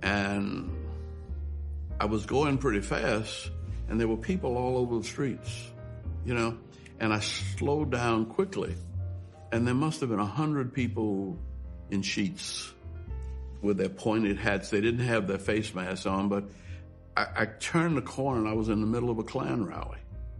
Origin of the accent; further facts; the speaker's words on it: New Orleans, Louisiana, United States; Because I grew up in New Orleans, and there was an Irish grocery store on one corner, an Italian bar on another corner